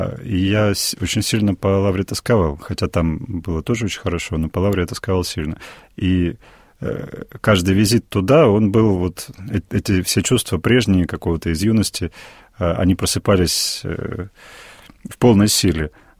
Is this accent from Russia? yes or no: yes; Omsk, Omsk Oblast, Russia; я из Омска поступал.